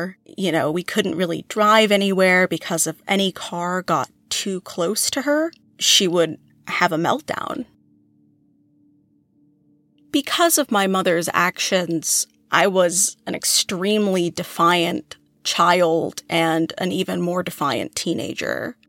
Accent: Maryland, United States; also born or lived in Texas; I was born in Texas, and my parents were together until I was 4 or 5 years old, at which point my mother moved my little brother and I from Texas to Maryland

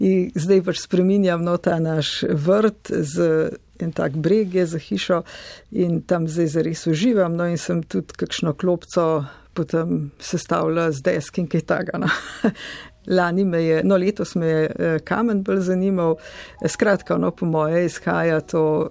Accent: Knape, Upper Carniola, Slovenia; born or raised there; also born or lived in Jesenice

